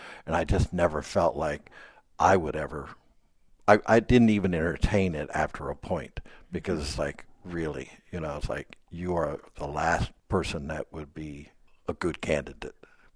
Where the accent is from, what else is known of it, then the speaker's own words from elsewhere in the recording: Wheeling, West Virginia, United States; also born or lived in Charleston; And when I was in the seventh grade, we moved away from Wheeling to Charleston. I ended up at St. Albans, at St. Francis of Assisi Grade School in St. Albans